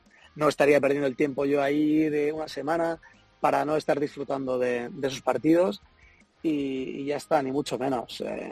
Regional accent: Basque Country, Spain

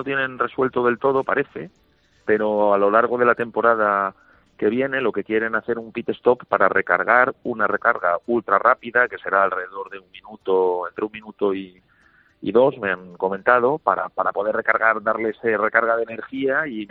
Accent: Spain; como director del circuito y como español

